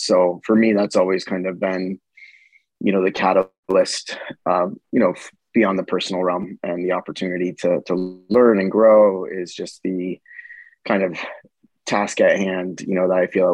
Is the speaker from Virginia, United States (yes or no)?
yes; Williamsburg, Virginia, United States; also born or lived in New York / France; My journey is kind of been one from, the early days growing up in Williamsburg, Virginia, traveling to CIA in New York